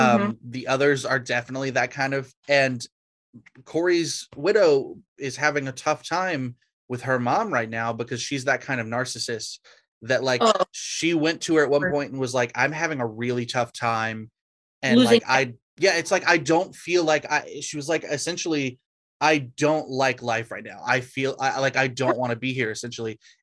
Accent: Georgia, United States; If you forget, I'm from Georgia.

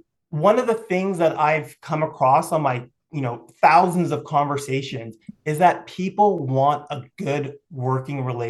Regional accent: Toronto, Ontario, Canada; I grew up in Toronto community housing. But I grew up in a time in Toronto where you could be poor

